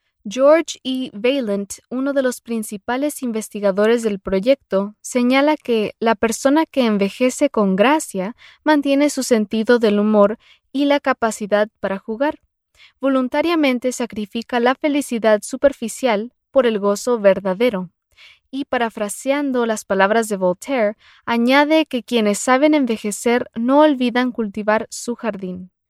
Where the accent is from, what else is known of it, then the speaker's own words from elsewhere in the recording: Caracas, Capital District, Venezuela; born there; me encontraba de visita en Caracas, mi ciudad natal